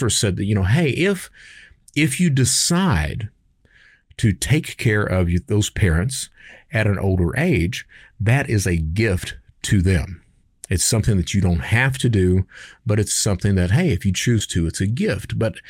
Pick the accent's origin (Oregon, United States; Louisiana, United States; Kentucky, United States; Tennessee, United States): Kentucky, United States; because I'm in the South and I'm from Eastern Kentucky. And a lot of the Eastern Kentucky mindset is that you have children and that those children will take care of you once you are old